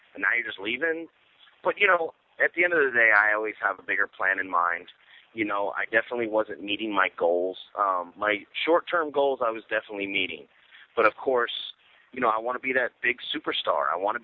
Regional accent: United States; Now, you know, I'm an American. I'm a free man. I did my fighting for this country.

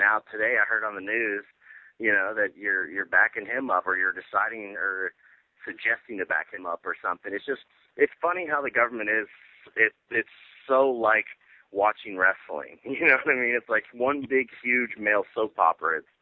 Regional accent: St. Cloud, Florida, United States; a great event in St. Cloud, Florida, my hometown where I grew up.

